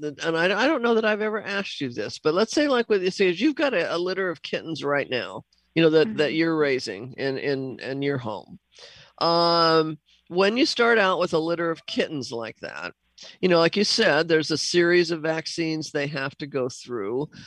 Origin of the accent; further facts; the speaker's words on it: Seattle, Washington, United States; when I grew up in Seattle, we didn't have an overpopulation, you know, of cats and dogs.